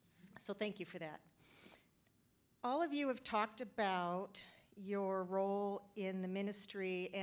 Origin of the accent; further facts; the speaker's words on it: Bellevue, Washington, United States; I'm from East Shore, which is in Bellevue, Washington.